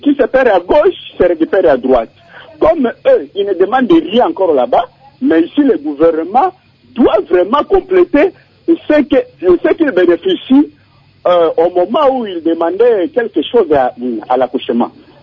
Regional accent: Bandundu, Kwilu, DR Congo; now in Kinshasa, DR Congo; moi, chez moi, à Bandundu, je suis à Kinshasa, moi, chez moi, à Bandundu, j'avais vécu ça.

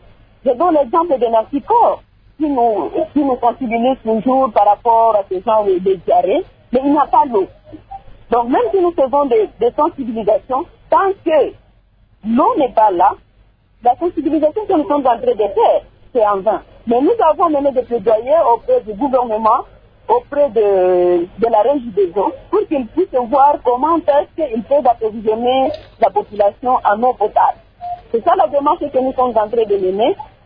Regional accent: DR Congo; nous sommes à Bukavu

